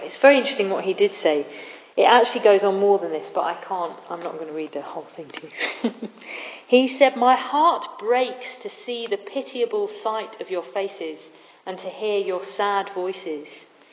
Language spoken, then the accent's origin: English; Tooting, London, United Kingdom; Not that I'm from South Yorkshire, actually. I'm from Tooting. But anyway, I'm an honorary Yorkshire woman, apparently.